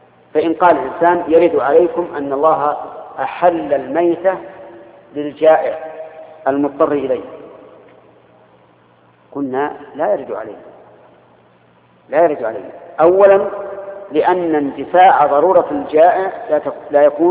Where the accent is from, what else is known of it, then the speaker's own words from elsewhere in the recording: Al-Qassim, Saudi Arabia; وتعرف عندنا في القصيم بالسميره